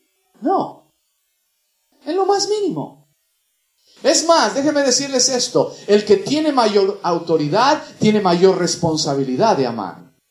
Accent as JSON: {"language": "Spanish", "country": "Mexico", "said": "En mi país, en México, hay un culto al presidente de la República."}